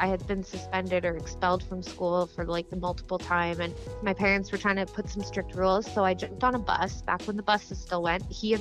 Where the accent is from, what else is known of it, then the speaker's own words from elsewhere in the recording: Yorkton, Saskatchewan, Canada; I grew up in Yorkton, and in the city that I was living in, I started to hang out with the older kids